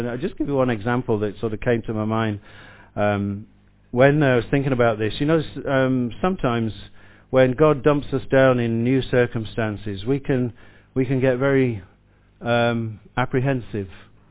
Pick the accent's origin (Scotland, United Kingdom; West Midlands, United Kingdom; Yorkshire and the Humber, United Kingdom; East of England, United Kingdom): West Midlands, United Kingdom; Burton-on-Trent; born there; And her husband was born two streets away from where I was born in Burton-on-Trent.